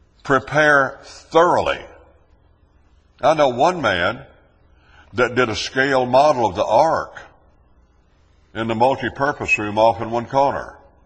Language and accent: English; West Virginia, United States; the church is in my hometown in southern West Virginia.